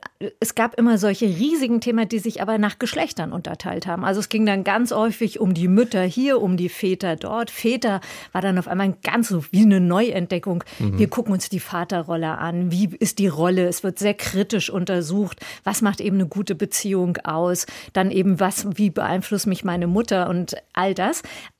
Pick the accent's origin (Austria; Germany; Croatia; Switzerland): Germany; Wetzlar, Hesse; ich bin ja aus Wetzlar.